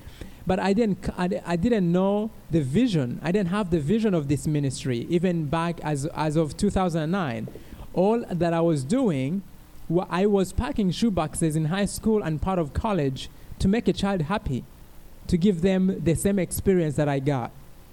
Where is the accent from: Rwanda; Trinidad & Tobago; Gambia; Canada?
Rwanda; also born or lived in Minnesota; now in North Carolina, United States; So I came from Rwanda, where I had never seen 55 degrees, anything colder than 55 degrees. And I went to Minnesota. Yeah, Minnesota. Yeah. To this day, I currently live in North Carolina